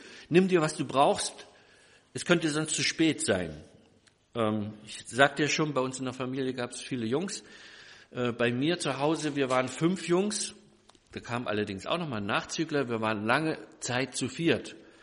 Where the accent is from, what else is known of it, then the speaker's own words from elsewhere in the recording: Rostock, Mecklenburg-Vorpommern, Germany; also born or lived in Leipzig; Und ich bin in Leipzig geboren, habe dort die ersten 6 Jahre meines Lebens zugebracht. Dann ist mein Vater versetzt worden, der war auch Pastor, und zwar nach Rostock ans Meer.